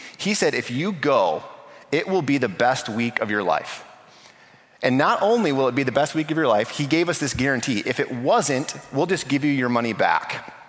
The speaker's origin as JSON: {"language": "English", "town": "Mason", "region": "Michigan", "country": "United States", "tie": "born or raised there", "said": "And I grew up here in the greater Lansing area. I grew up in Mason, just kind of southeast of here."}